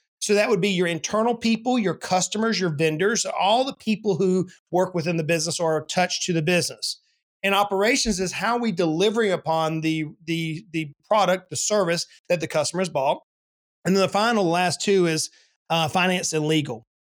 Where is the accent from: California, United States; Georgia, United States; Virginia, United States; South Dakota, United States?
Georgia, United States; Yeah, Scott, I grew up in the South, man. I'm a country boy at heart. That's who I am, and I can remember, you know, in the South Georgia heat, we would go to the playground